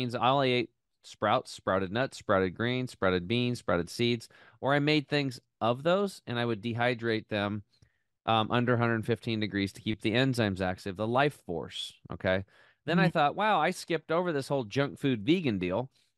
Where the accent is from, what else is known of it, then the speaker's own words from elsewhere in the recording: Oregon, United States; I mean, I grew up in Eastern Oregon, redneck, and that's just part of the way it was